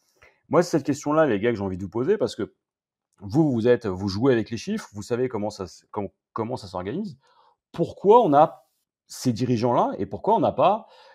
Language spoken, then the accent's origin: French; France; alors on prend l'exemple français parce qu'on est français